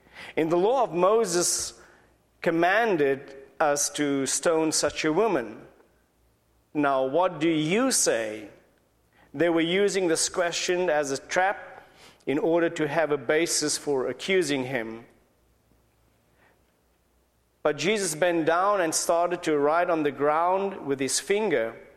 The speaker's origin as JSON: {"language": "English", "town": "Cape Town", "region": "Western Cape", "country": "South Africa", "moved": "yes", "said": "I'm from Cape Town, South Africa, and I came here about 6 years ago"}